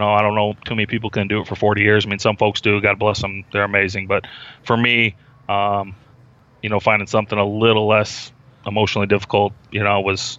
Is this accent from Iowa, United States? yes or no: yes; Iowa, United States; So I'm from Iowa, so everybody grows up in Iowa is a big Hawkeye fan.